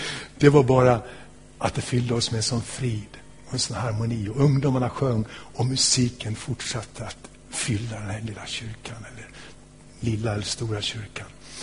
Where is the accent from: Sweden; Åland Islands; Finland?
Sweden; Borlänge, Dalarna County; jag kommer ju från Borlänge